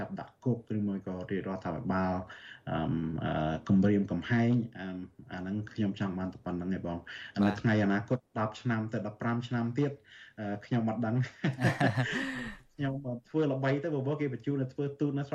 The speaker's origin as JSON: {"language": "Khmer", "country": "United States", "tie": "born or raised there", "said": "ដោយសារខ្ញុំធំធាត់នៅសហរដ្ឋអាមេរិក"}